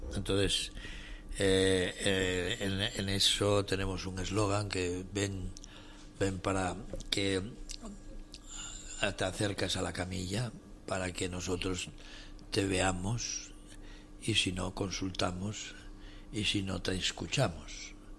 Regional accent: Asturias, Spain; somos de Asturias.

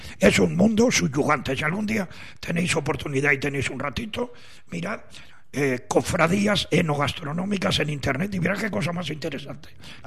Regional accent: Spain; Pues mira, a mí me gusta, yo como buen español soy muy futbolero.

